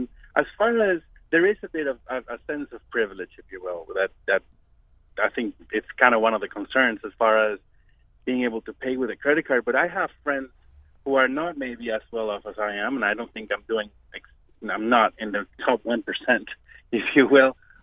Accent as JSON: {"language": "English", "country": "Venezuela", "moved": "yes", "lives_now": "Miami, United States", "said": "I actually, my wife's from Australia. I'm originally from Venezuela, but live here in Miami."}